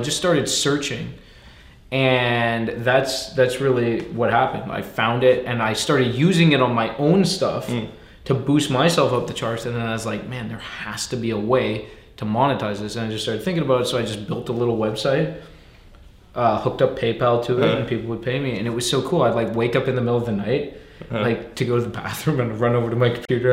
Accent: Winnipeg, Manitoba, Canada; Yeah, born and raised in Winnipeg, Canada.

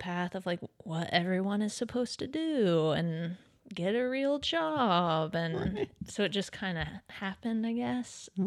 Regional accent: Texas, United States; moved away as an adult; now in Oregon, United States; Born and raised in Texas and then moved to the Pacific Northwest, Oregon specifically.

